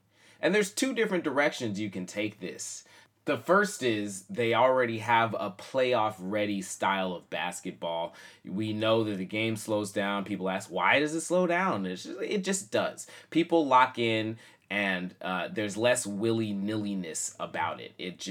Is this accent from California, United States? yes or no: yes; Oakland, California, United States; as I am based here in Oakland. I'm also from Oakland, and that means Dubs all day.